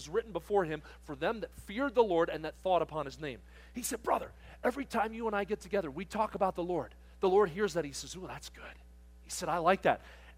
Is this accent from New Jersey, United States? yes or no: yes; New Jersey, United States; I grew up in New Jersey, and I lived in the southern part of the state of New Jersey near Philadelphia.